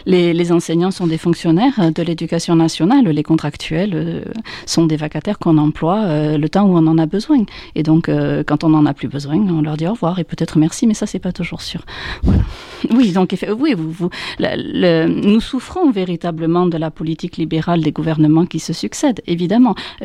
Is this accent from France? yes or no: yes; Nouvelle-Aquitaine, France; par chez nous en Corrèze, on va augmenter le nombre de classes à plusieurs niveaux.